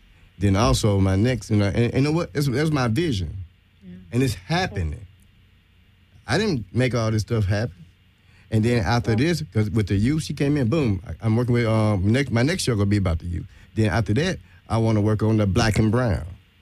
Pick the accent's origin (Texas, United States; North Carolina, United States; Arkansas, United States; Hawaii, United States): Arkansas, United States; now in Los Angeles, United States; I want to merge, you know, Arkansas, my home state.